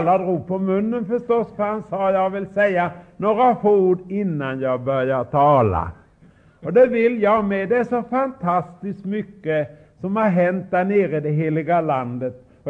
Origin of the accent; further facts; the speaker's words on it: Hjälmseryd, Jönköping County, Sweden; accent: Hjälmseryd dialect; talar jag utpräglad hjälmsryska, och det är ett särskilt språk som ingen kan lära utom den som är född där.